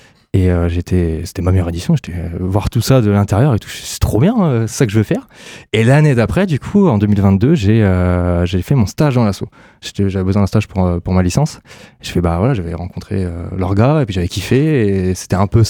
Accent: Grand Est, France; moi je suis de Lorraine de base et j'étais en balade à Verdun

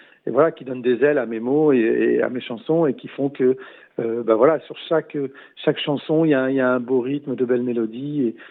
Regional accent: Roubaix, Hauts-de-France, France; Bah, moi, je suis né, j'ai grandi à Roubaix

